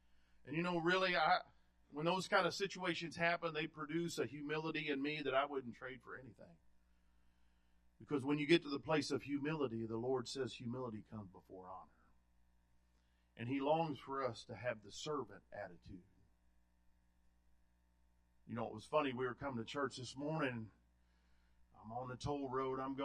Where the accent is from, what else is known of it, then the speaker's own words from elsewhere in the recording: the South, United States; And I grew up in the South, you know, so we got to have mashed potatoes and gravy, praise God, with anything we have almost, it seemed like.